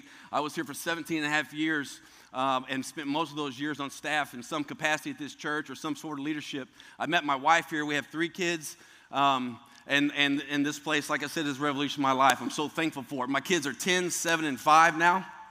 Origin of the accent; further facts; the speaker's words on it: Missouri, United States; I'm from Southeast Missouri now.